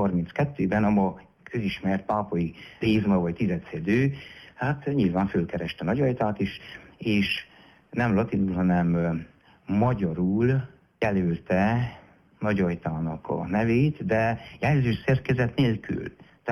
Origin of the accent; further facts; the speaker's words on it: Racoșu de Sus, Covasna, Romania; erdővidéki felsőrákosinak számítom magamat, hiszen 18 éves koromig felsőrákoson nevelkedtem. Utána, ahogy említettem, édesapám szolgálati rendjén, mert kapcsolatosan Harkosra kerültünk, így hát gyermekkorom évei Harkoshoz is kötődnek